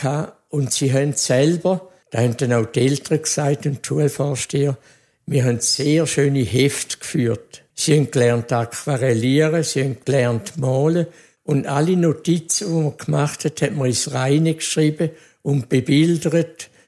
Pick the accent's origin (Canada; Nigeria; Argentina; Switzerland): Switzerland; Thurgau; darum sind wir auf Kesswil gekommen, in die Nähe von dem Dorf, wo ich aufgewachsen bin, von Omenshorn.